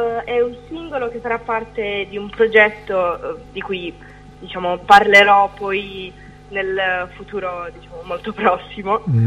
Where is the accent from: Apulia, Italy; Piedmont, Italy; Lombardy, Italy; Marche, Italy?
Apulia, Italy; qui in Puglia, perché io sono pugliese